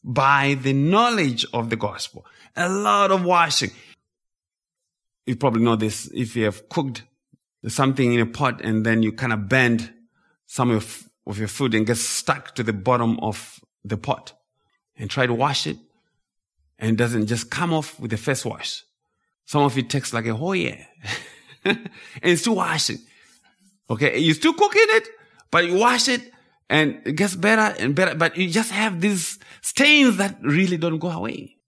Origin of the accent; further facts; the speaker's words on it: Zimbabwe; now in United States; I was born and raised in Zimbabwe. So I grew up as a Zimbabwean citizen, but I became a permanent resident and then I became a US citizen.